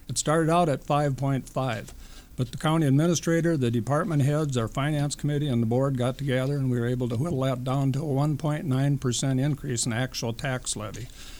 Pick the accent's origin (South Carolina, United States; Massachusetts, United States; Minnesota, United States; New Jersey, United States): Minnesota, United States; Lyle; I grew up in Lyle and graduated from Lyle High School, then Austin, which is now Riverland Community College